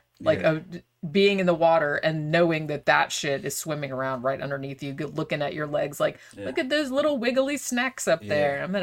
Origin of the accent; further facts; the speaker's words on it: Daytona Beach, Florida, United States; I grew up in Daytona Beach, right on the Atlantic Ocean.